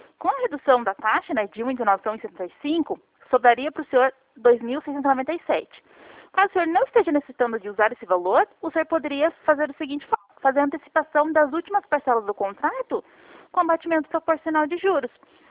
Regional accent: Curitiba, Paraná, Brazil; eu sou de Curitiba, tá?

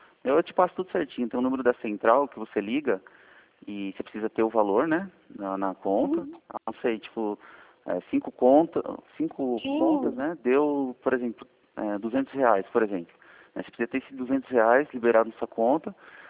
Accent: São Paulo, Brazil; sou daqui da região de São Paulo.

